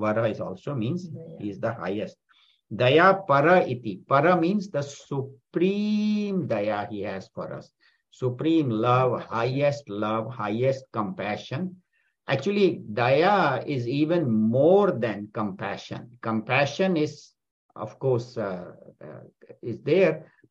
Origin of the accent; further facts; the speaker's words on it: Mumbai, Maharashtra, India; I remember growing up in Bombay